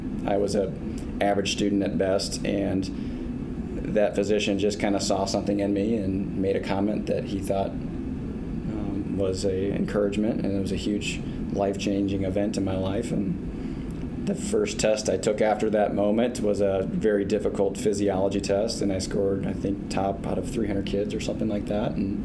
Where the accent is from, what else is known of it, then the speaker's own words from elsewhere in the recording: Lisbon, Iowa, United States; I grew up in Lisbon, Iowa, eastern Iowa, small town of Lisbon, over on Highway 30, just north of Iowa City and east of Cedar Rapids